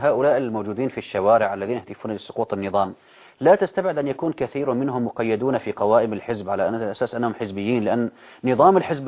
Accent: Syria; ما حصل عندنا في سوريا حتى الآن هو انسحاب أفراد

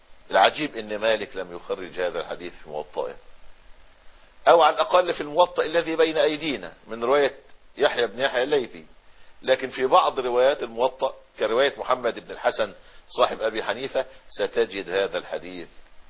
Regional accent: Egypt; احنا في زماننا النهاردة عندنا في مصر قرابة 10 مليون مسافر

